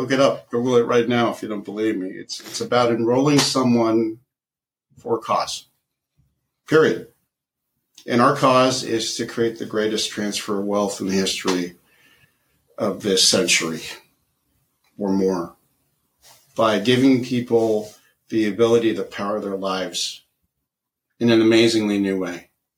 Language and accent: English; United States; I'm mixed. I'm Filipino-American. I love my Filipino roots, my American roots, but I'm building my own roots.